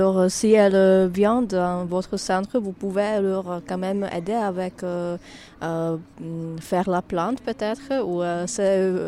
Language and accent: French; Czechia; now in France; Je viens de Tchéquie, alors là-bas c'est passé quelques fois